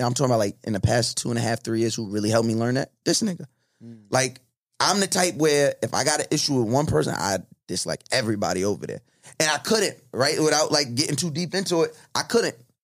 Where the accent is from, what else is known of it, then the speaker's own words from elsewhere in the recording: New York, United States; like you're from Brooklyn, I'm from Long Island, off rip.